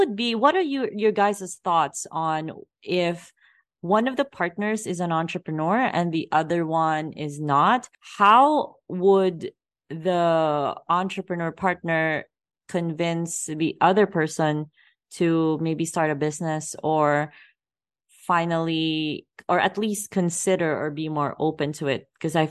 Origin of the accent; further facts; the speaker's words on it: Philippines; I grew up in the Philippines, so this hits very close to me.